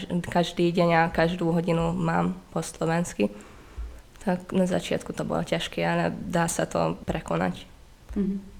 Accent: Dunajská Streda, Trnava Region, Slovakia; ja pochádzam z Dunajskej stredy, kde asi 80% obyvateľov je Maďarov, takže všetko som mohla vybaviť po maďarsky.

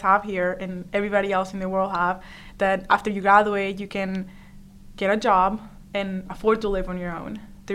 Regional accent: Venezuela; now in United States; Hello, I'm … I'm also from Venezuela, and I'm an RMU student.

